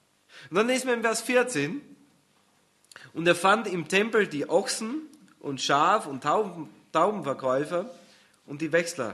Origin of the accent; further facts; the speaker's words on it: Austria; Frühjahrsputz, Osterputz, hat man bei uns in Österreich gesagt.